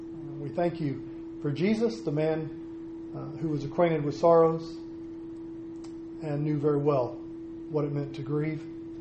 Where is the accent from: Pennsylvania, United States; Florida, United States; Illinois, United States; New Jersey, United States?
Florida, United States; Pensacola; I grew up in Pensacola, Florida.